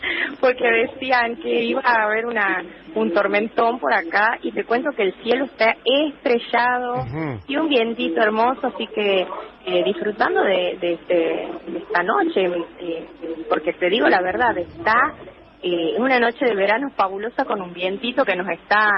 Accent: Tucumán, Argentina; como tucumana

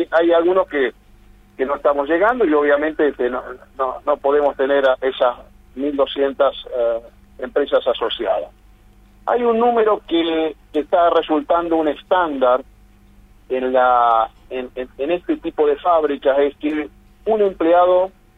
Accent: Argentina

